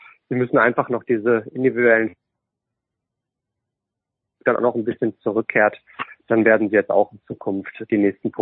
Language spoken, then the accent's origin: German; Essen, North Rhine-Westphalia, Germany; Ich komme aus Essen, also nur einen Katzensprung von Gelsenkirchen entfernt.